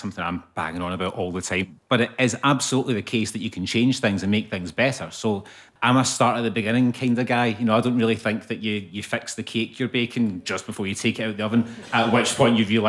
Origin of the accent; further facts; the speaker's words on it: Scotland, United Kingdom; I didn't, because I'm Scottish.